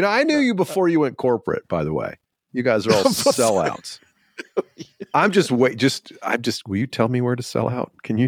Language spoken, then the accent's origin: English; Georgia, United States; I'm from Georgia, and people trash the South all the time.